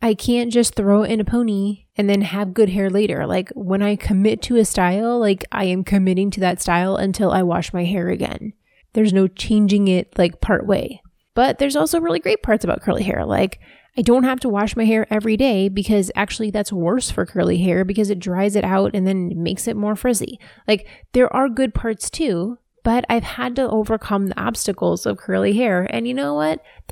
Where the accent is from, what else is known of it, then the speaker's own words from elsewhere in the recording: Ohio, United States; born there; I was born in Ohio.